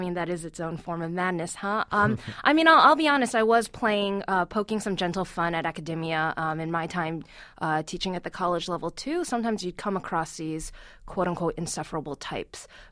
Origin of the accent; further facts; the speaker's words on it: Queens, New York, United States; When I was growing up in Queens, my parents and I, we never really saw things on the same level.